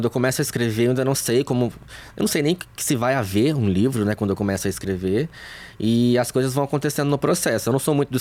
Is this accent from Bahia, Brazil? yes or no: no; Passos, Minas Gerais, Brazil; also born or lived in Juiz de Fora; now in Belo Horizonte, Brazil; eu sou de Passos, que fica no sul de Minas. Morei em Juiz de Fora, onde eu me formei. E eu tô aqui em BH tem 6 anos.